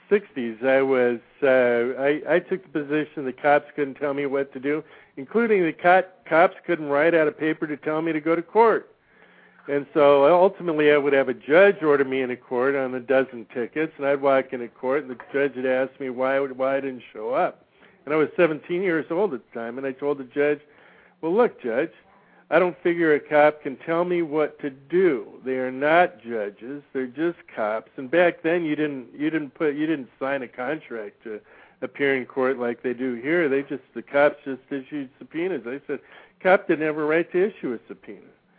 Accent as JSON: {"language": "English", "region": "Hawaii", "country": "United States", "tie": "born or raised there", "said": "because where I grew up in Hawaii when I was 17, back in the late 60s"}